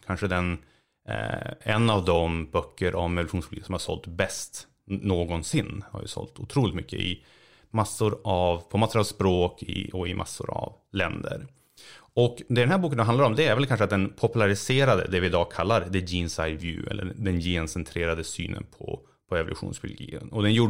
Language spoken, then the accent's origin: Swedish; Uppsala, Uppsala County, Sweden; moved away as an adult; also born or lived in Edinburgh / Toronto; now in United States; jag är ju uppvuxen i Uppsala men har inte bott där sedan jag tog studenten.